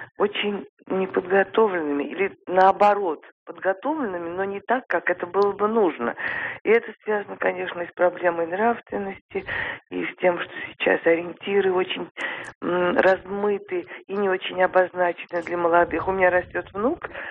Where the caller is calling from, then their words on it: Moscow, Russia; я звоню из Москвы.